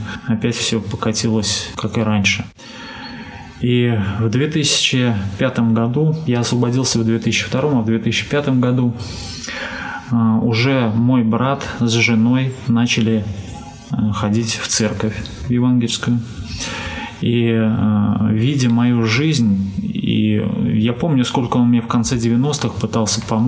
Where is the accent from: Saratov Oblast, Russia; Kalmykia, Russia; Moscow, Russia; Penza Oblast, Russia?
Saratov Oblast, Russia; Saratov; Потом в середине 90-х годов в нашем городе, я из Саратова, в нашем городе появились наркотики